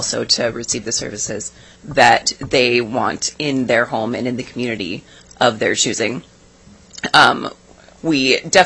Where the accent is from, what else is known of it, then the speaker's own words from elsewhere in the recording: Kenai, Alaska, United States; I'm from Kenai.